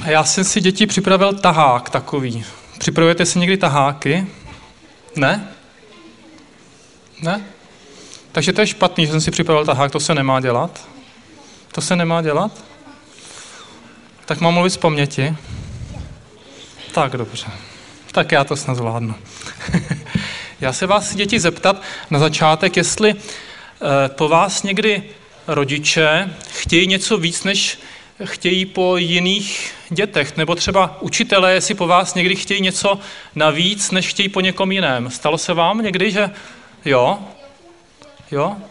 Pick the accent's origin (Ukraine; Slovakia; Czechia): Slovakia; born or raised there